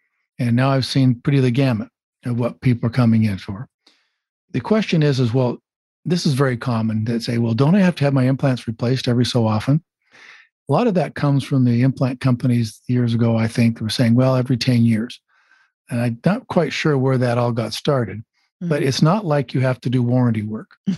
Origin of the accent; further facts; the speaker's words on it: Utah, United States; now in San Diego, United States; I'm originally from Utah and University of Utah medical graduate. And I trained in Chicago, Detroit, Houston, all those places for my general surgery and plastic surgery. And then I've been here in San Diego for 32 years.